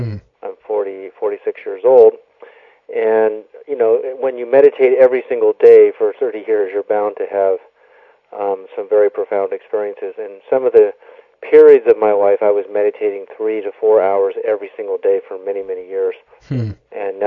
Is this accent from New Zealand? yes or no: no; Canada; born there; I'm Canadian by birth.